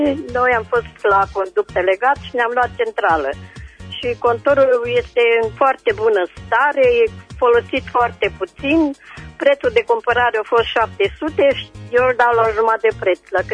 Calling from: Reșița, Caraș-Severin, Romania; din Reșița.

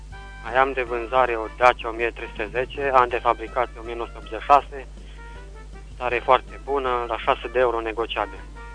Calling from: Oravița, Caraș-Severin, Romania; din Oravița.

